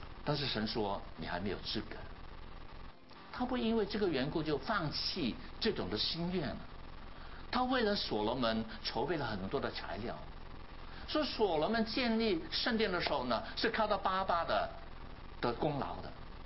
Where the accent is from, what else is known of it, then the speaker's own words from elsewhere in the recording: China; 我们中国人有一句话，就是投之以桃，报之以李啊。